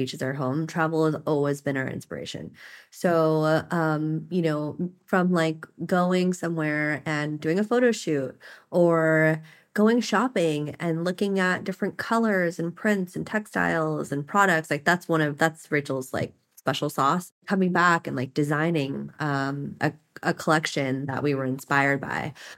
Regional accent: Hawaii, United States; We're two Native Hawaiian women. I grew up in Hawaii.

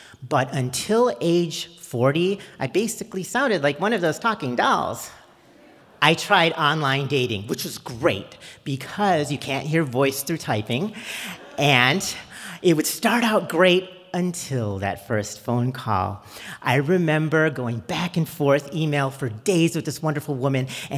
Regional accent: Buffalo, New York, United States; I'm 19 years old and calling into a sports radio show to talk to one of my football heroes on my hometown, Buffalo Bills.

